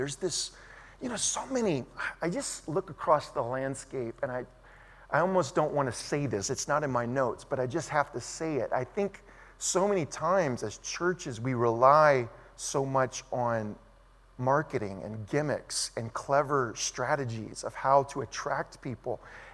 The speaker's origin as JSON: {"language": "English", "region": "Louisiana", "country": "United States", "lives_now": "Burbank, United States", "said": "Why in the world is this South Louisiana fake Cajun? I'm not a Cajun. What am I doing in Burbank, California?"}